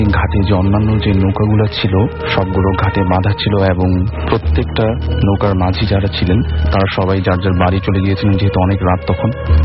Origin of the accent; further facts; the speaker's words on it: Dhaka, Dhaka Division, Bangladesh; আমি পুরান ঢাকা থেকে এসেছি।